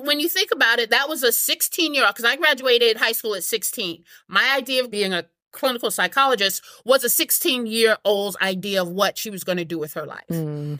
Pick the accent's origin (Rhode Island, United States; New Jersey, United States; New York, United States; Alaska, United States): New York, United States; Harlem; I'm originally from New York. I'm from Harlem, the daughter of a single parent, grew up very, very poor.